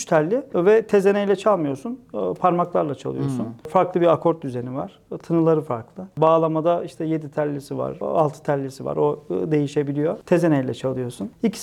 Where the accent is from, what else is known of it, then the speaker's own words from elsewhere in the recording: Sivas, Turkey; also born or lived in Ankara; Yani orada doyduğumuz için Sivaslıyım da diyorum.